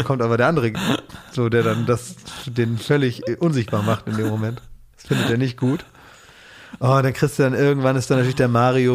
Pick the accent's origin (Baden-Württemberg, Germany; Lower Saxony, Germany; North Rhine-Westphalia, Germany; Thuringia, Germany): Lower Saxony, Germany; Oldenburg; Wo man dann auch bei uns in Oldenburg gab es sowas auch